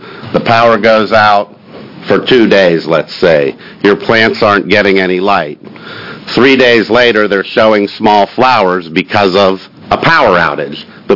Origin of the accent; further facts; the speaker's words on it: Portland, Oregon, United States; mm-hmm. and I'm an attorney from Portland, Oregon.